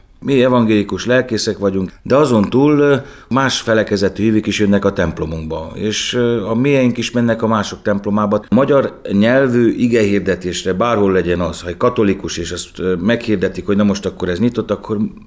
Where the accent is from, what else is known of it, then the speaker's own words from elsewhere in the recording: Curvature Carpathians, Romania; anyai ágon pedig erdővidéki Székely Felsőrákosi, Barót melléki. De itt nőttem fel a Kárpát-kanyarban, itt neveltek, itt tanultam, ide jártam iskolába, a mentalitást is itt vettem át